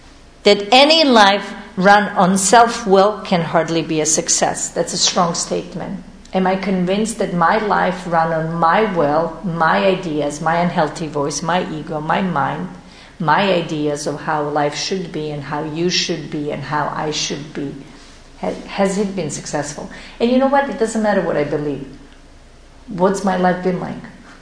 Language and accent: English; Serbia; now in New York City, United States; I didn't feel like I was from my country. I'm from Serbia.